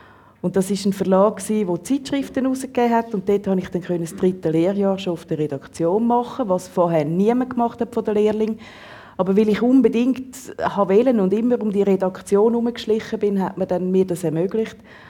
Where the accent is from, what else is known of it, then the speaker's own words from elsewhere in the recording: Zurich, Switzerland; born there; Weil meine Schwester und ich, wir sind beide schon in Zürich geboren.